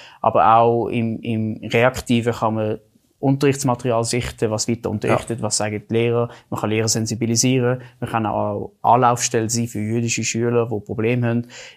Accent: Zurich, Switzerland; ich wohne da in der Schweiz, und mit dem Film wird suggeriert, dass ich Teil von dieser Bubble bin, dass ich indoktriniert werde. Mhm. Und ich bin Schweizer, ich bin Zürcher, ich bin kein Israeli, ich bin kein Zionist

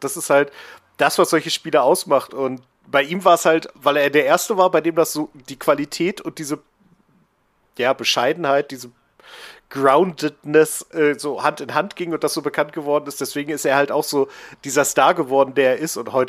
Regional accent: Wolfsburg, Lower Saxony, Germany; die hier in meiner Heimatstadt ihre Schuhe schnüren wird in den nächsten 2 Jahren.

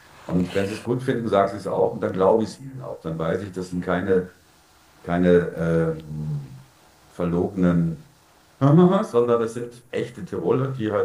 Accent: Germany; accent: German; now in Vienna, Austria; dass es langsam nur noch wirklich mein Akzent ist, der mich zum Deutschen werden lässt. Also ich bin in allem inzwischen so Wiener, und so Österreicher

